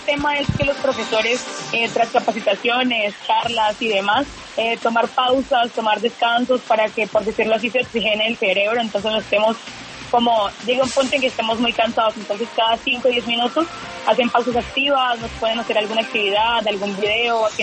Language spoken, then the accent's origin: Spanish; Yopal, Casanare, Colombia; soy de Yopal, Casanare.